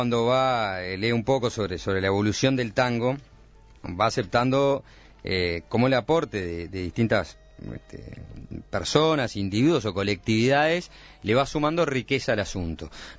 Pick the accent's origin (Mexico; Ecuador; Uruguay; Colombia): Uruguay; Yo le dije, bueno, yo soy uruguayo.